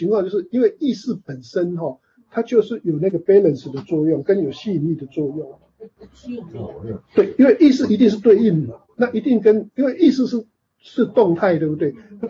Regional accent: China; 一般我们中国人是不会去这样做的，对不对？

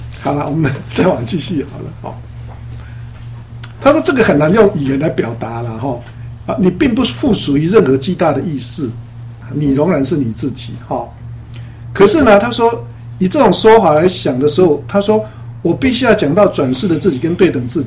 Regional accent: Taiwan; now in United States; 好像我们从台湾来美国移民，你来的时候，我来的时候是什么都没有啊，空空一个皮带进来

